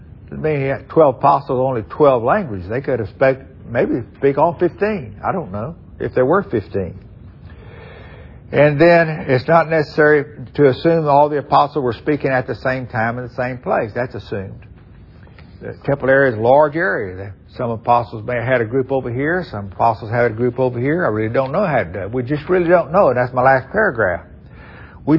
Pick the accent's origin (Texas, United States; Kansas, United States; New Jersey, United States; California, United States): Texas, United States; He said, what part of Texas are you from? He just picked up on my dialect.